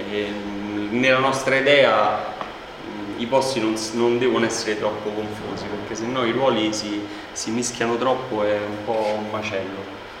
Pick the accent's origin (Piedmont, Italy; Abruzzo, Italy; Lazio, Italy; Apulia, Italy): Lazio, Italy; Rome; Noi siamo di Monte Spaccato, non è meglio, Monte Spaccato non è meglio di Prima Valle